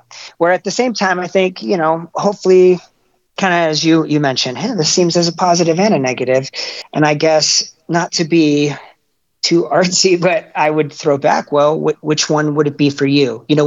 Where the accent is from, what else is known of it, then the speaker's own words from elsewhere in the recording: United States; I would probably say that's true as an American.